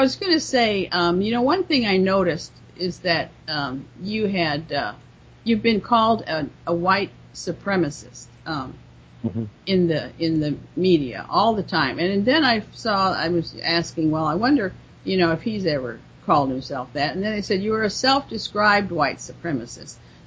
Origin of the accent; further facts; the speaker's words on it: Midwest, United States; I'm a Midwesterner, too.